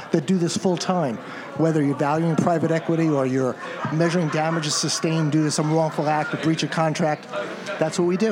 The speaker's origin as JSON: {"language": "English", "town": "White Plains", "region": "New York", "country": "United States", "said": "I hail from White Plains."}